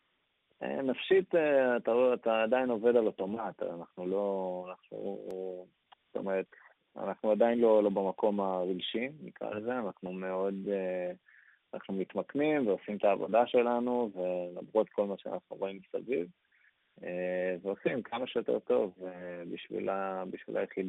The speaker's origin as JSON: {"language": "Hebrew", "town": "Ramat Gan", "region": "Tel Aviv District", "country": "Israel", "said": "אז אנחנו מרמת גן, אבל נסענו אליהם במודיעין."}